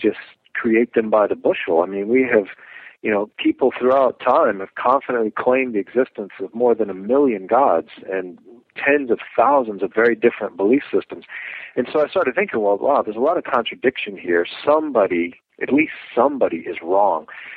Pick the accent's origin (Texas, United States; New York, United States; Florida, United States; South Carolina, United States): Florida, United States; born there; I was born in Florida. I'm 45 now. I was born in Florida, small town, and kind of a typical childhood, I think.